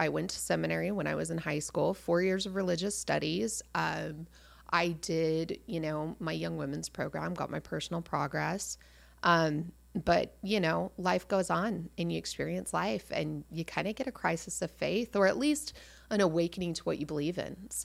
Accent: Utah, United States; I also was raised in a very guilt-ridden religion. I grew up in Utah.

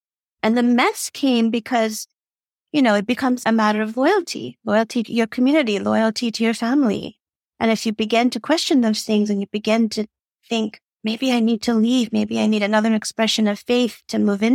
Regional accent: Boston, Massachusetts, United States; also born or lived in India; And I'm also the daughter of immigrants, so moved from India when I was a baby, and I grew up on the East Coast, actually, in Boston.

